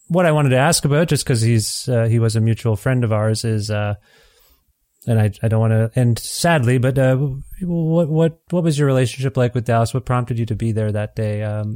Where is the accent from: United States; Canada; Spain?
Canada; as a Canadian